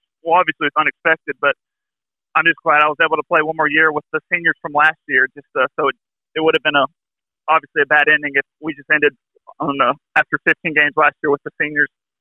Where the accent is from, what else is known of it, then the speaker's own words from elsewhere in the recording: Athens, Alabama, United States; it's not too far from my hometown of Athens, it seems like a perfect fit for me.